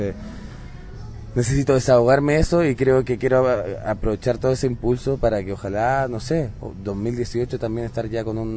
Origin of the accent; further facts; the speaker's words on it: Chile; Yo no me había dado cuenta de eso siendo chileno, estando en Chile, viviendo toda la vida en Chile